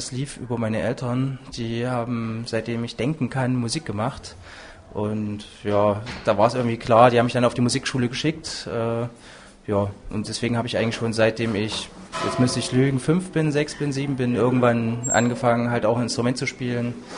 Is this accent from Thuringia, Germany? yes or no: yes; Eisenach, Thuringia, Germany; Das ist meine Heimat. Hier bin ich aufgewachsen.